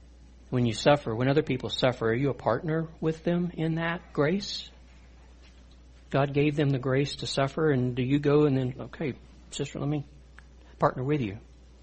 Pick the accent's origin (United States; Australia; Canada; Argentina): United States; Louisiana; Now, you know, I'm Cajun, right? I'm going to eat anything.